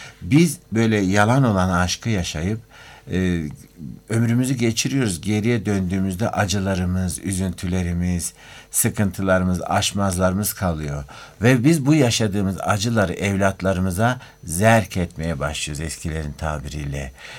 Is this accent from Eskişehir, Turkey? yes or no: yes; Eskişehir, Turkey; Dün ben iki gündür Eskişehir'deydim. Ben Eskişehirliyim aynı zamanda.